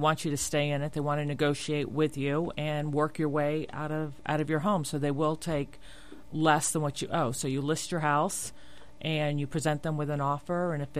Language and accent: English; Florida, United States; Yes, been here, born and raised in South Florida.